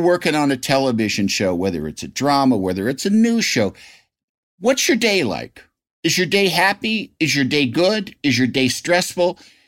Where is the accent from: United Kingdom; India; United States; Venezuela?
United States; Illinois; My hometown has me and Dennis Hastert. So I was always sort of second